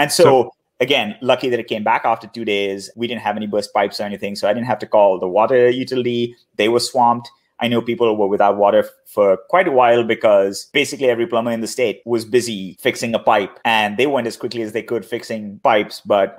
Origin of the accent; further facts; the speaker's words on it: India; I grew up in India that doesn't have sort of the same level of grid development.